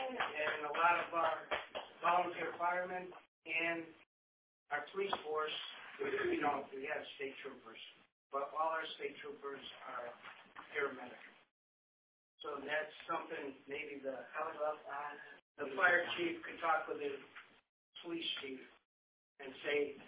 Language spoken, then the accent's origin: English; Alaska, United States; I am from Alaska, so it's going to be very slow.